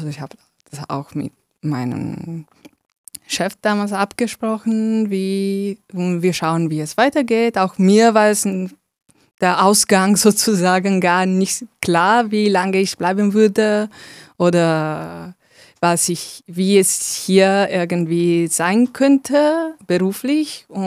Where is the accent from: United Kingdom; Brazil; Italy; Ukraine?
Italy; Rome, Lazio; German is a second language; moved away as an adult; also born or lived in Milan; now in Germany; Also ich komme ursprünglich aus Rom. Die letzten 10 Jahre in Italien ungefähr habe ich in Mailand gelebt.